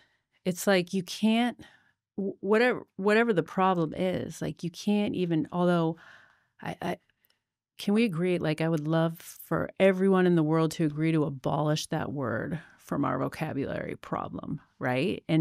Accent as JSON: {"language": "English", "town": "Boston", "region": "Massachusetts", "country": "United States", "said": "I'm from Boston, Massachusetts. And so, you know, we have a tremendous amount of snow."}